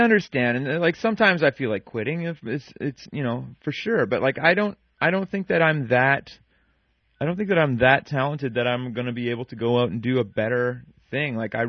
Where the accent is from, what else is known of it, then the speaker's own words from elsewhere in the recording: Halifax, Nova Scotia, Canada; You know, even though I'm from Halifax and, you know, I never saw them.